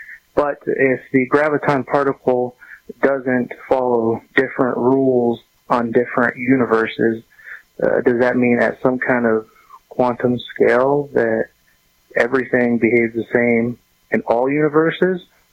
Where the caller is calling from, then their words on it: Murphy, North Carolina, United States; I'm calling from Murphy, North Carolina.